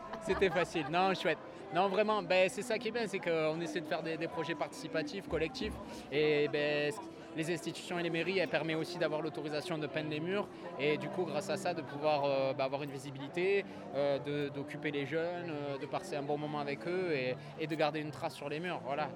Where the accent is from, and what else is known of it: Perpignan, Occitanie, France; now in Boulazac, France